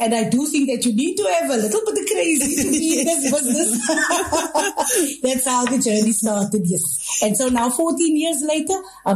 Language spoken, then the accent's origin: English; Cape Town, Western Cape, South Africa; so I'm originally from the Cape Flats